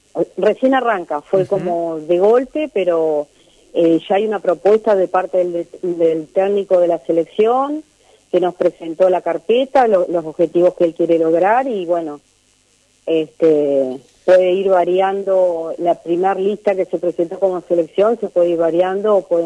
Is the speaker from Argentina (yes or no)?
yes; Gualeguaychú, Entre Ríos, Argentina; Soy de Gualeguaychú.